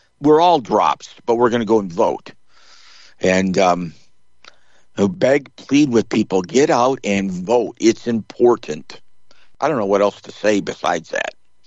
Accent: United States; I'm a Christian first, of course. And I'm an American.

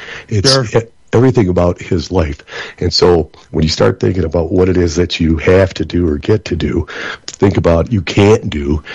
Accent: Flint, Michigan, United States; Originally, we're all from Flint

